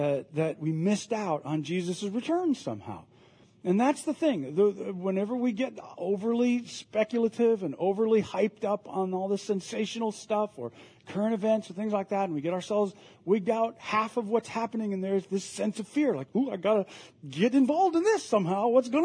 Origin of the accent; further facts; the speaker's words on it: Midwest, United States; I'm from the Midwest, and so when the fall would come, it was dazzling colors and beautiful and everything.